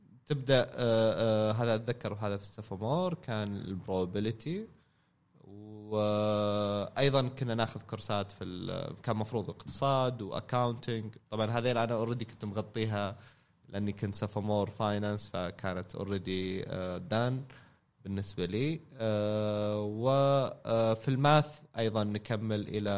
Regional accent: Saudi Arabia; قاعد نشوف الآن في هيوج ريز عندنا في السعودية

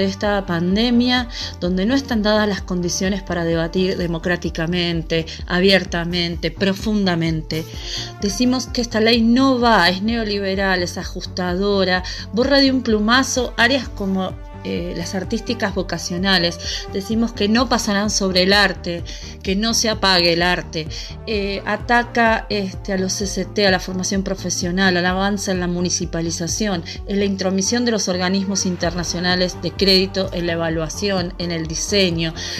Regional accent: Mendoza, Argentina; soy docente de Mendoza, integrante de una agrupación de la conducción del SUTE, la Bordó

